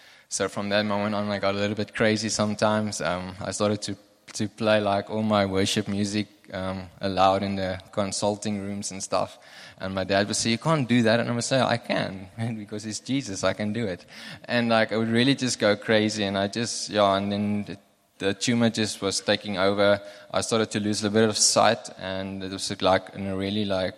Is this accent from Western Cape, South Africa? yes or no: no; Fredendal, Northern Cape, South Africa; accent: Namaqualand; English is a second language; I come from Fredendal, so you must be... Sometimes my English isn't that good. It's very Namakwaland